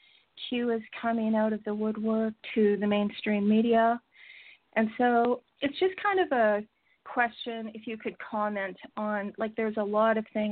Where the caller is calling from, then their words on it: Canada; I'm calling from Canada.